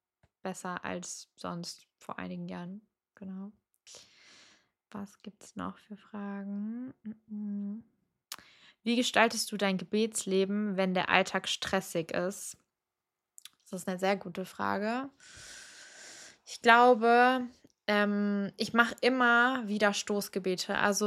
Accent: Cologne, North Rhine-Westphalia, Germany; Ich bin zwar ein Großstadtkind, ich bin hier aufgewachsen in Köln, aber ich brauche die Natur und die Oase und ja, ich glaube, seit ich so älter werde, ich bin nicht alt, ich weiß, ich bin 23 Jahre alt

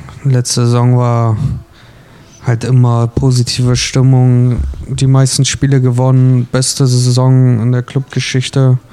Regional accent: Bremerhaven, Bremen, Germany; now in Crimmitschau, Germany; Und halt ich komme aus Bremerhaven, ich kenne die Umgebung.

